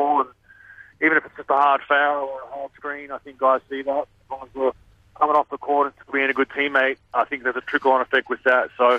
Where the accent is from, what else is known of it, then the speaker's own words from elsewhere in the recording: Australia; accent: Australian; I think my sense of humour, my Aussie accent helps a little bit.